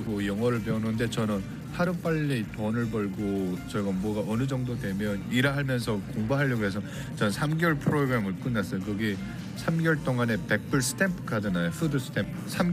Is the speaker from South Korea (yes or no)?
no; North Korea; 제가 북한 사람이란 걸 알고